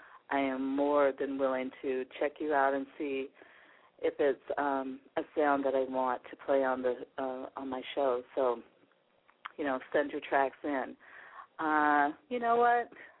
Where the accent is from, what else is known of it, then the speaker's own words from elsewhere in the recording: Seattle, Washington, United States; really, really proud of the hip-hop artists right here in Seattle, Washington, the Pacific Northwest, my hometown.